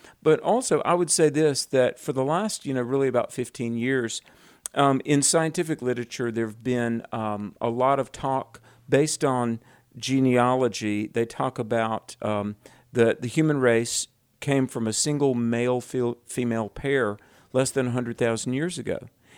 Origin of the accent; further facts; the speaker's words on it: North Carolina, United States; in my home state of North Carolina